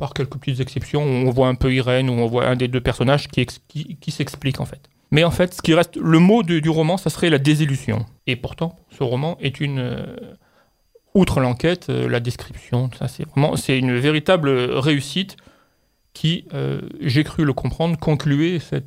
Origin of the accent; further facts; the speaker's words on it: Algiers, Algiers Province, Algeria; born there; Bon, je suis né à Alger.